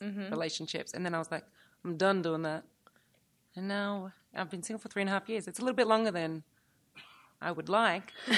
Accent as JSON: {"language": "English", "country": "Australia", "said": "being Australian, we like to, as we say, have a chin wag"}